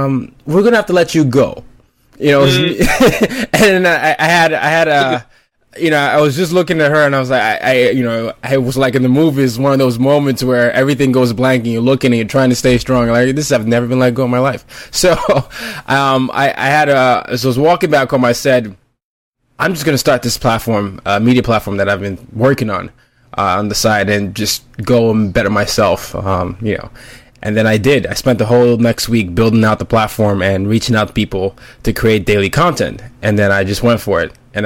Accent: Nigeria; I'm Nigerian, and I ended up growing up in multiple countries, five different countries.

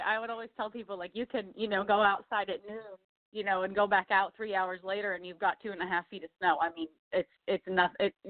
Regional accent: Ohio, United States; So I grew up in a harness racing family. We've been all over. Naturally, we're from Ohio, back in this area now, so it's good to be home.

